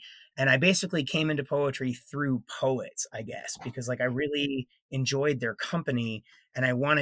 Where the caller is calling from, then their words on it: New York City, New York, United States; I'm dialing in from New York City today.